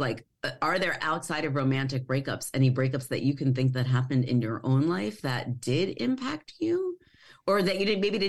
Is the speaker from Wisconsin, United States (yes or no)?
no; New York, United States; I grew up on Long Island, and I just didn't ever, I mean, I probably look like I fit in very well, but I didn't ever feel like I fit in.